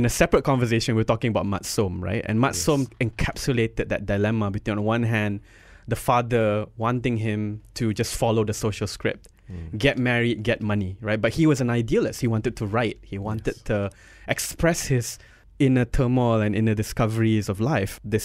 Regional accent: Shah Alam, Selangor, Malaysia; also born or lived in Subang; growing up in Shah Alam and partly in Subang

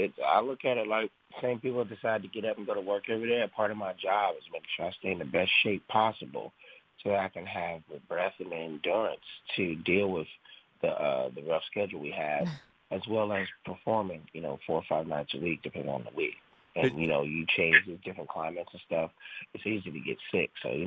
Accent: Delaware, United States; They don't dress, but so in Delaware, all right, so the small town I come from, my dad, my family, they're all rednecks.

